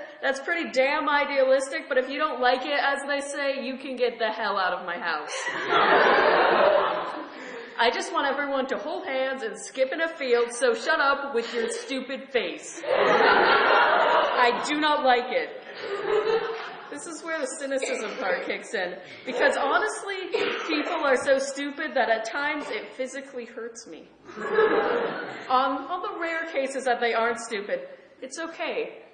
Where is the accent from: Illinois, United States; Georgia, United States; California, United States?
California, United States; Mendocino; I'm from Mendocino